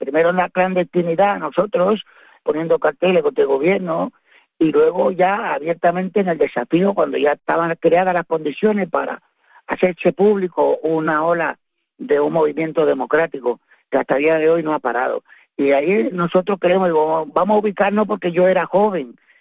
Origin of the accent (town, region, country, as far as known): Cuba